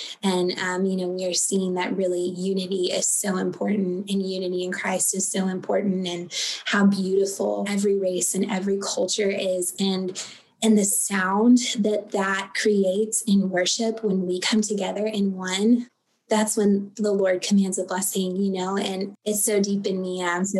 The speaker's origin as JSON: {"language": "English", "town": "Tampa", "region": "Florida", "country": "United States", "said": "I'm from Tampa, Florida. Tampa is a wonderful place. It is such a melting pot of culture and diversity"}